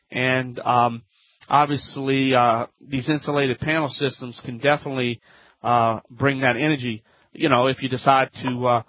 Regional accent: Louisiana, United States; from the Bayou Land.

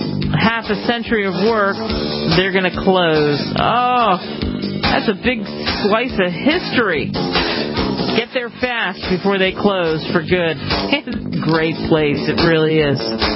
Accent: New Jersey, United States; If you go to Philly, which at one point was my hometown where I grew up across the bridge, I just learned that a place that I loved as a kid is 106 years old.

